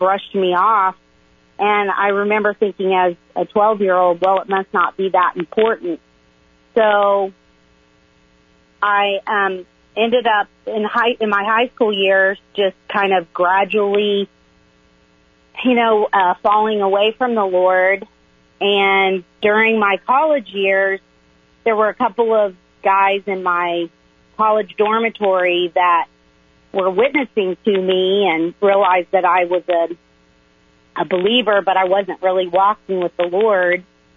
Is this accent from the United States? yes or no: yes; Ohio, United States; also born or lived in Indiana; I'm not from Oklahoma City. I was born and raised in Indiana, and then my family moved to Ohio when I was in first grade.